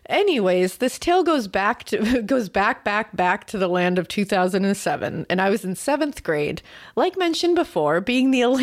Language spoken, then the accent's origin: English; Massachusetts, United States; And I'm originally also from Massachusetts.